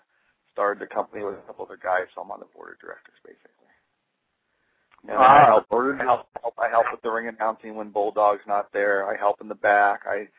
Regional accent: Portland, Oregon, United States; No, I did not. I grew up in North Portland. I'm 53 now, and I started watching wrestling with my dad when I was like 8

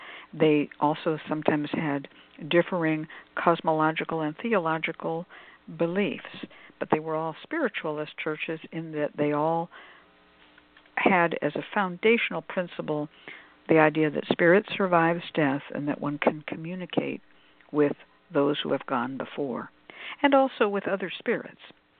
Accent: Oakland, California, United States; in the black community, when I grew up in Oakland, there were basically two kinds of spiritual churches

